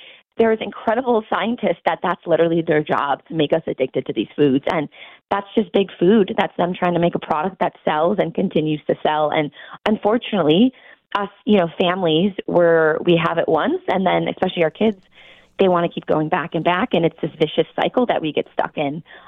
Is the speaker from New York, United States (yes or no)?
yes; Buffalo, New York, United States; I was actually born and raised in Buffalo, which I'm so proud of.